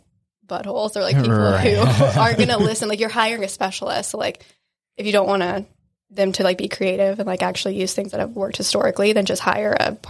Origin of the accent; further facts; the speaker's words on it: Wilmington, United States; now in Phoenix, United States; I live in Phoenix, but I was born and raised in Wilmington.